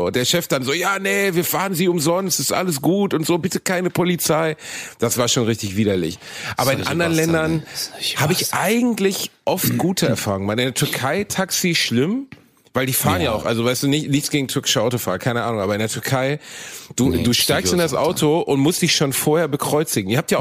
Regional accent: Dortmund, North Rhine-Westphalia, Germany; in meiner alten Heimat Dortmund, im schönen Ruhrgebiet

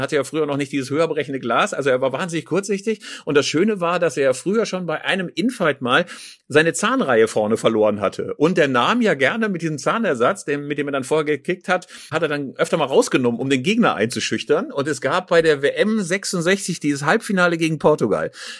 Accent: Bielefeld, North Rhine-Westphalia, Germany; Aber als Bielefelder kann ich nur sagen

